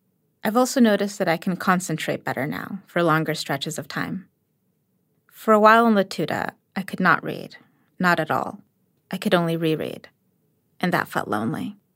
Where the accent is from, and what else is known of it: New York City, New York, United States; born or raised there